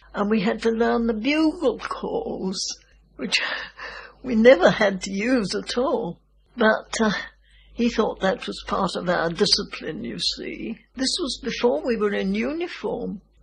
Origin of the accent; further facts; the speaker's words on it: Birmingham, West Midlands, United Kingdom; having been born and brought up in Birmingham, you see.